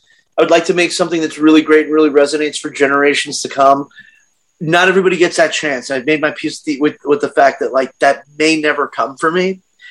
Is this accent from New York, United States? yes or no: yes; Brooklyn, New York, United States; now in Chicago, United States; I'm in the Chicago suburbs right now, yeah.